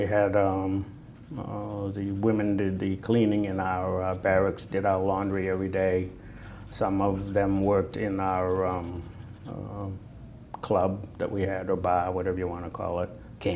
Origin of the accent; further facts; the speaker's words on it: Boston, Massachusetts, United States; accent: Boston; and my Boston accent would sneak out now and then, some of the storekeepers thought I was a New Zealander